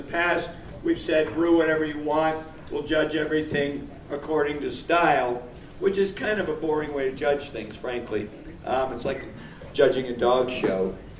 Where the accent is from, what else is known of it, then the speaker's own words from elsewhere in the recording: New England, United States; I'm from New England